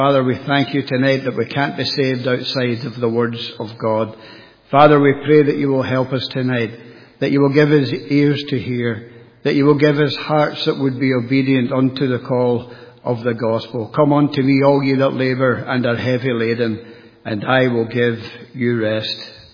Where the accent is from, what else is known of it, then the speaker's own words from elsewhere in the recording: Glasgow, Scotland, United Kingdom; I'm not a Saintfield man. I was born and bred just outside Glasgow. I was born and brought up into a Roman Catholic family.